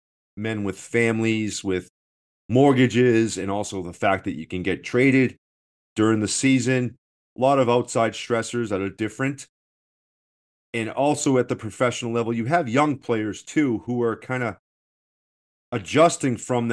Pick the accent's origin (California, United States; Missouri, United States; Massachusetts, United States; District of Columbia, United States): Massachusetts, United States; Boston; And I'm from Boston. I don't know if you can pick that up yet